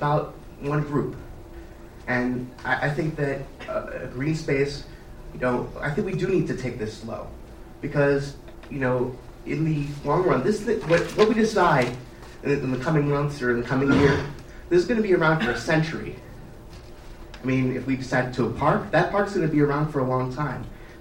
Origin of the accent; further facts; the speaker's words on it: New Jersey, United States; born there; Originally, I was born in New Jersey, and I had problems growing up.